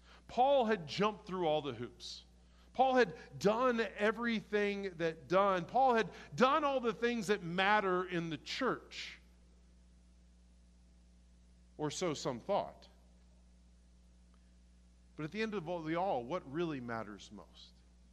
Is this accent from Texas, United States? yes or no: yes; Houston, Texas, United States; By the way, I grew up in Houston. I know 5 and 15 by memory.